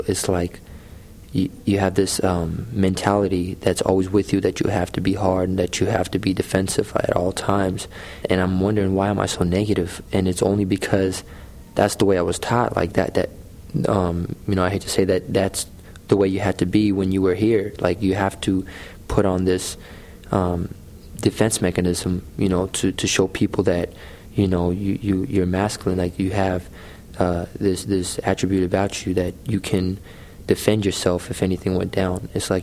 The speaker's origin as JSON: {"language": "English", "town": "Seattle", "region": "Washington", "country": "United States", "tie": "born or raised there", "said": "I went to Franklin High School. I grew up in West Seattle and High Point also."}